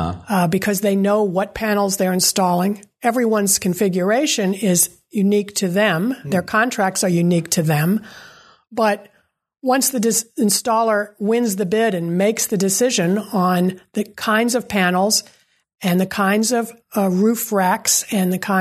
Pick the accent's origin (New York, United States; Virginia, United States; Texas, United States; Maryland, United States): Virginia, United States; Richmond; now in Harrisonburg, United States; I had never been west of the Blue Ridge, although I grew up in Richmond.